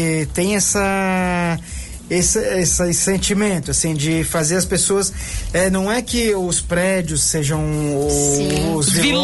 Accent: Rio Grande do Sul, Brazil; also born or lived in Florianópolis; now in Brusque, Brazil; Eu sou gaúcho, uhum. Mas eu tô em Brusque há 7 anos.

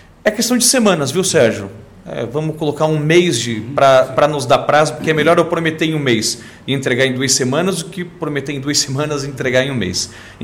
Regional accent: Ituporanga, Santa Catarina, Brazil; Eu sou natural da região de Tuporanga, então minha família ainda trabalha na roça, planta cebola

